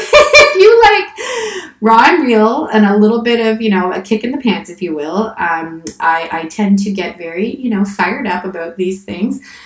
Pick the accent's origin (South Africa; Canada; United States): Canada; I grew up in Canada, but mon français est très ennuyeux.